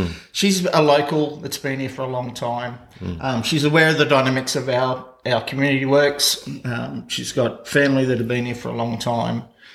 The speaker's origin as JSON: {"language": "English", "town": "Sydney", "region": "New South Wales", "country": "Australia", "tie": "born there", "said": "I'm second generation local, I should say. I'm actually born and bred in Sydney. Then as a young kid was brought down here by my parents"}